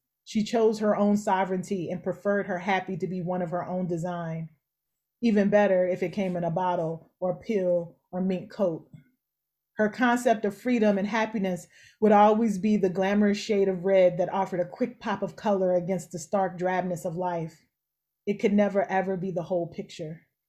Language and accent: English; Louisville, Kentucky, United States; I from the age of 11 on, I grew up in the Black Baptist Church in Louisville, Kentucky, right?